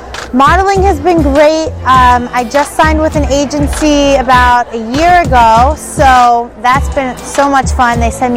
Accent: New York City, New York, United States; I'm from New York City. I've done some modeling over in New York

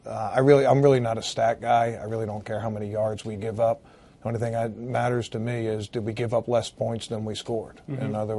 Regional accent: Baltimore, Maryland, United States; I grew up in Baltimore. I've worked in some blue-collar towns.

